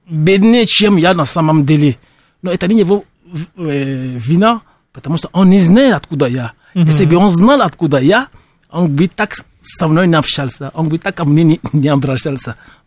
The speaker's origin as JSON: {"language": "Russian", "country": "Benin", "second_language": "Russian", "moved": "yes", "lives_now": "Russia", "said": "я сам черный русский. Я афро-россиян. Я гражданин России. И то, что я из Бенина, моя большая родина – это Россия. И мало Бенин."}